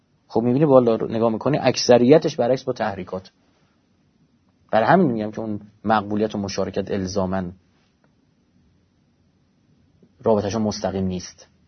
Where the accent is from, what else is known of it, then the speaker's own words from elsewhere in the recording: Iran; به عنوان یه ایرانی دلم میسوزه برای مملکتم